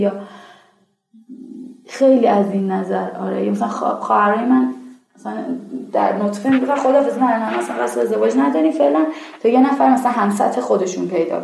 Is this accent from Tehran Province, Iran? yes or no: yes; Eslamshahr, Tehran Province, Iran; چقدر من خودم کشتم و مرمور می شدم از این که بگم بچه اسلام شهرم